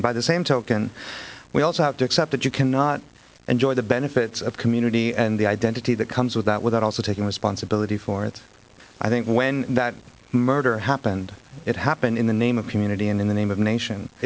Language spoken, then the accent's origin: English; Canada; No, I'm speaking as a Canadian.